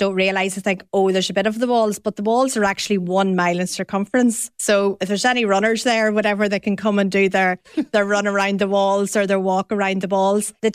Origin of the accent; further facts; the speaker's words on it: Armagh, Northern Ireland, United Kingdom; and I'm from Armagh, so I'm from the Orchard County, as you would know.